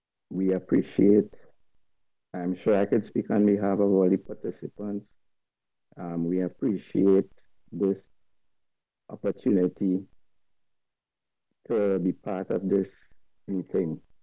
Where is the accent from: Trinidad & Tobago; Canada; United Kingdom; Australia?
Trinidad & Tobago; I am from Trinidad and Tobago.